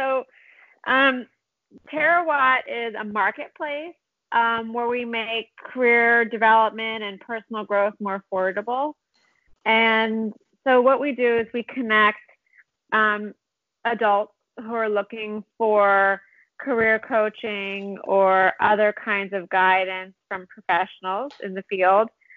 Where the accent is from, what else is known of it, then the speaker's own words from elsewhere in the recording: Philadelphia, Pennsylvania, United States; also born or lived in California; I grew up in Philadelphia and he grew up in Princeton, New Jersey, and we met in New York.